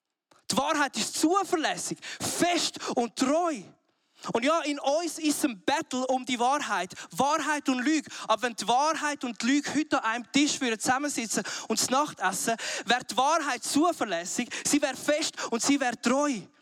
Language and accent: German; Zurich, Switzerland; Wenn ich als Zürcher zu euch sage